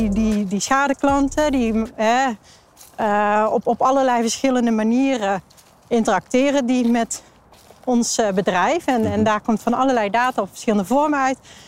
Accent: North Brabant, Netherlands; now in Apeldoorn, Netherlands; ik kom uit de buurt van Tilburg.

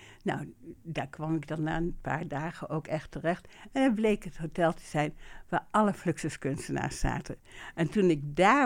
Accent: Gelderland, Netherlands; Misschien omdat ik uit de Achterhoek kom

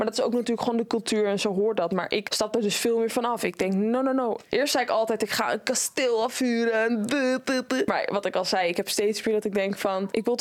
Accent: Turkey; Je hebt als Turk ook sowieso echt elke 2 maanden zeker wel een bruiloft in primetime.

